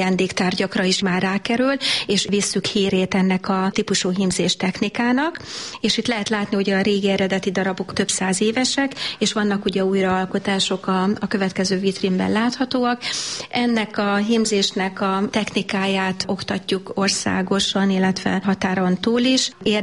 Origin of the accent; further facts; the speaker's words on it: Hungary; first language hu; Én magyar lány vagyok